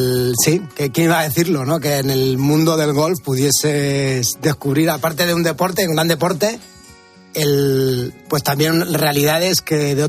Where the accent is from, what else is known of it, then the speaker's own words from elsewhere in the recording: Madrid, Community of Madrid, Spain; Yo soy de Madrid